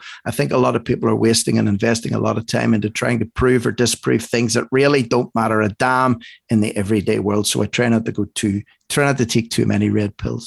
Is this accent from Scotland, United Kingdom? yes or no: no; Northern Ireland, United Kingdom; I spent, you know, most of my young childhood and teen years growing up in Northern Ireland, where there was a lot of sectarianism, a lot of religious bigotry